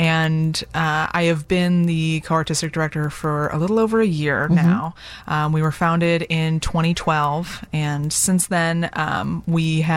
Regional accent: Libertyville, Illinois, United States; I'm from Libertyville.

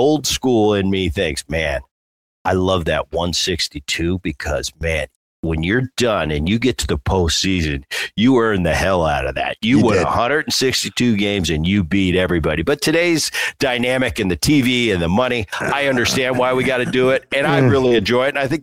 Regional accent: Philadelphia, Pennsylvania, United States; You know, I grew up in Philly. I watched my dad.

